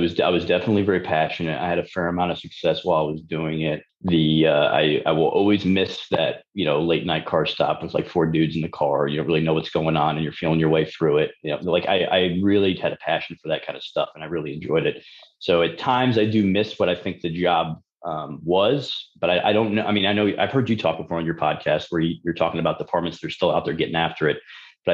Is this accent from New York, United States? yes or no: no; Connecticut, United States; I grew up in Connecticut.